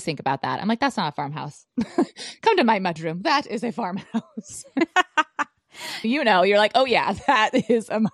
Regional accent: Bozeman, Montana, United States; so I grew up in Montana, Bozeman area, and Bozeman is starting to be a, you know, one of the larger cities in Montana

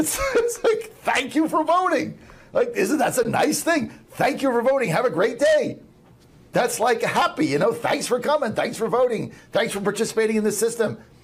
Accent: Virginia, United States; I'm like, yeah, I'm from Virginia, but I moved here.

